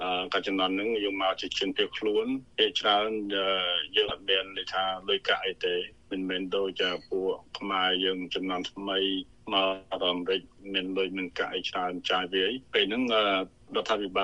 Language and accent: Khmer; Kampong Preah, Battambang, Cambodia; បាទខ្ញុំគឺអ្នកស្រុកបាត់ដំបងគឺទៅភូមិកំណើតរបស់ខ្ញុំគឺភូមិកំពង់ព្រះខេត្តបាត់ដំបង